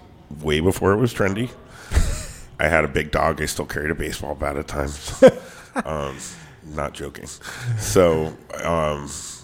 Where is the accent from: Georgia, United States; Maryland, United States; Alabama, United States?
Maryland, United States; Rockville; I grew up in Rockville, Maryland. Wooten High School, class of 89.